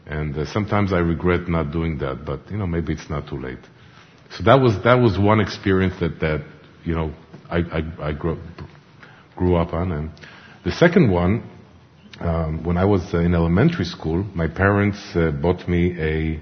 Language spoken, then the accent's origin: English; Jerusalem, Jerusalem District, Israel; my family came to Israel. My parents met in Jerusalem. Here I am. And I grew up in Jerusalem in what's called a traditional family, which means we believed in God, we believed in the Torah and the Bible, but we weren't so observant